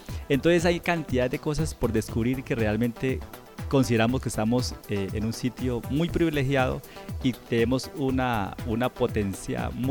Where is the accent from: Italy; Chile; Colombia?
Colombia